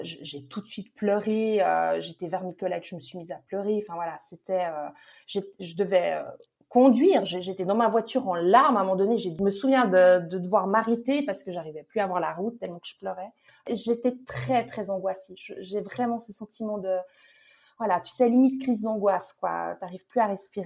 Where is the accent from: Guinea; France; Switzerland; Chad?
Switzerland; à l'époque, ça ne l'était pas, en tout cas pas chez nous en Suisse